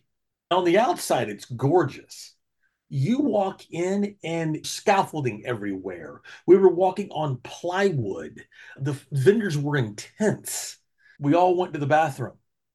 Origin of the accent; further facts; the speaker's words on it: Texas, United States; I'm from Texas. I like spicy things.